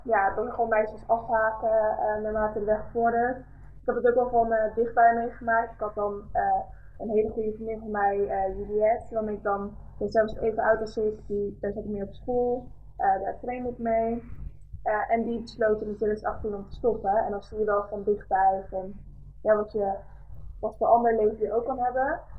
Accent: Overijssel, Netherlands; Ik ben eigenlijk opgegroeid in een heel klein dorpje in de buurt van Deventer. Weensp heet het.

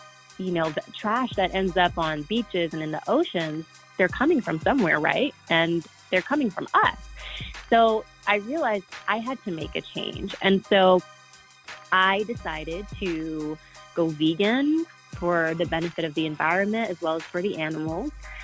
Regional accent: Atlanta, Georgia, United States; I'm from ATL. I'm from Atlanta.

